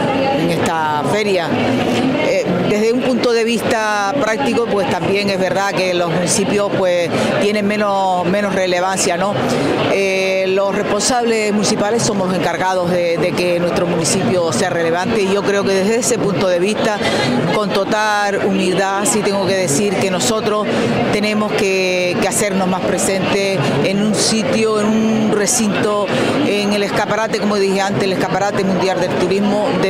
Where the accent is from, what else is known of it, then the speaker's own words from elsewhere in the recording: Tuineje, Canary Islands, Spain; no solamente porque soy de Tuineje